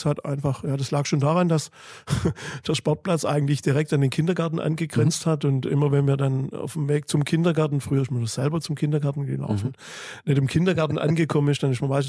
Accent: Nürtingen, Baden-Württemberg, Germany; born there; Geboren in Nürtingen, im schönen Nürtingen am Neckar.

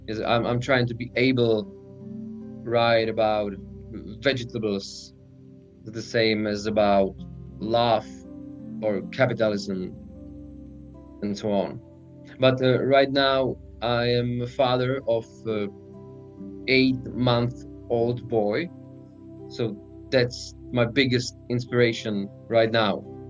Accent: Sokolov, Karlovy Vary Region, Czechia; English is a second language; now in Pilsen, Czechia; I'm from Sokolov. In German, it's Falkenau an der Eger, and it was Sudeten, London. So I am a Sudeten boy

